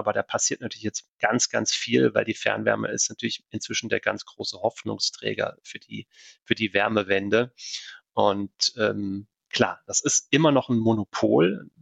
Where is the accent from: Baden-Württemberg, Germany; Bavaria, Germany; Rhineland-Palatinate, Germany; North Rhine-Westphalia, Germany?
Rhineland-Palatinate, Germany; Kaiserslautern; im Südwesten Deutschlands, nämlich in meiner Heimatstadt Kaiserslautern